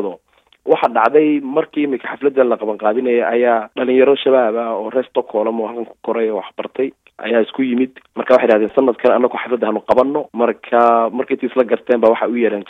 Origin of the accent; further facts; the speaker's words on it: Somaliland, Somalia; now in Sweden; annagu reer Soomaaliland baan nahay